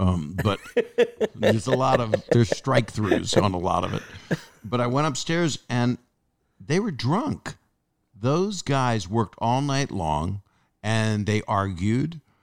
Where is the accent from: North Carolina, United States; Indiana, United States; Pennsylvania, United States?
Pennsylvania, United States; Philadelphia; I'm from Philly.